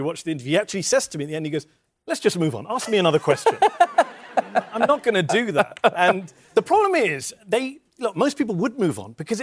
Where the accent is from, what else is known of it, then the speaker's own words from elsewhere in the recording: United Kingdom; Although I'm British, I'm rude and socially awkward to begin with, so I may have an advantage over some Americans.